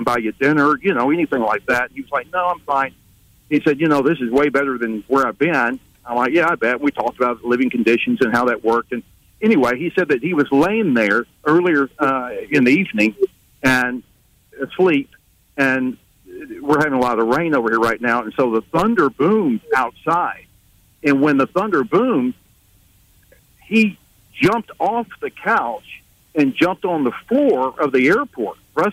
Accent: Mobile, Alabama, United States; I'm from Mobile, Alabama

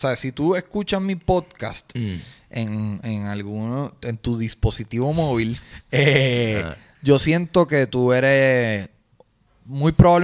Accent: Añasco, Puerto Rico; Soy de Añasco y las fiestas patronales son este fin de semana.

